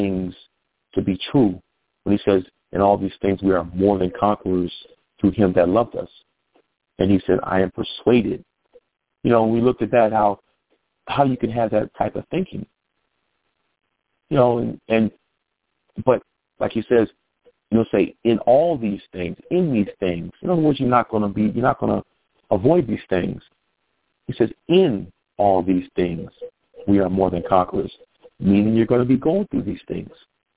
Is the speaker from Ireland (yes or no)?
no; Detroit, Michigan, United States; Oh, no. I'm from Detroit.